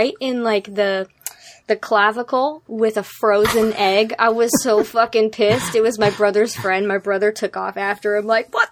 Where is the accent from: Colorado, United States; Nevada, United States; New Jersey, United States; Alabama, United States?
Nevada, United States; Reno; also born or lived in New York; so I was raised in Nevada, Reno, actually. Mm. Well, I was raised in New York because I turned 10 in New York. So it was kind of 50-50